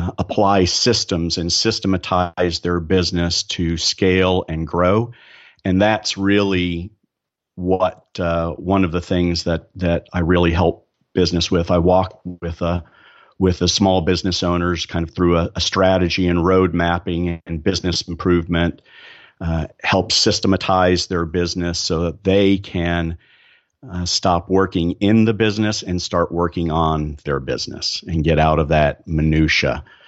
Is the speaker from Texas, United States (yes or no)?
yes; Dallas, Texas, United States; I'm from Dallas, have married, have two boys